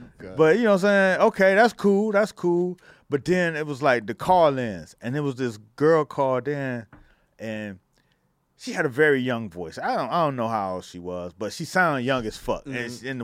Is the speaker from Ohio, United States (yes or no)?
no; Miami, Florida, United States; And I don't really like that kind of shit, because I come from Miami where you was already discounted.